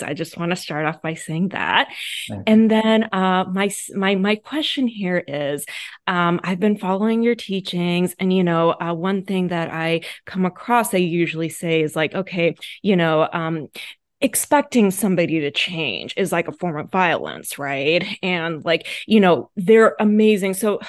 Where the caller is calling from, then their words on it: United States; I'm speaking from America, so just want to say namaste.